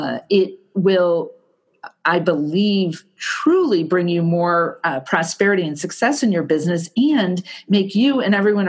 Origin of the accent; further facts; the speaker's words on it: Chicago, Illinois, United States; I'm from Chicago and they're a really big donor.